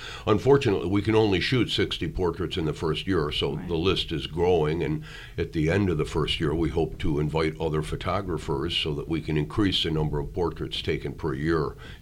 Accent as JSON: {"language": "English", "country": "United States", "tie": "born there", "said": "I was born in America, in the United States"}